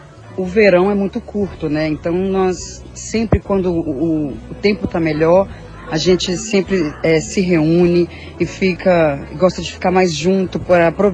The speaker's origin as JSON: {"language": "Portuguese", "town": "Governador Valadares", "region": "Minas Gerais", "country": "Brazil", "lives_now": "United States", "said": "Eu sou de Governador Valadares."}